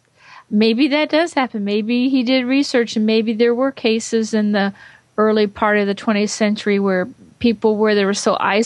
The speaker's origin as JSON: {"language": "English", "region": "Georgia", "country": "United States", "said": "from Georgia."}